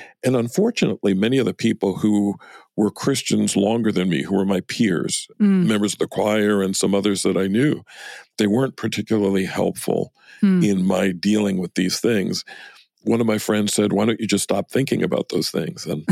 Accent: New York, United States; I'm originally from New York.

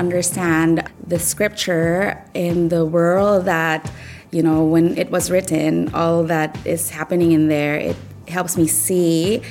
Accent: Philippines; now in Okinawa, Japan; I'm from the Philippines, but I live in Okinawa, Japan.

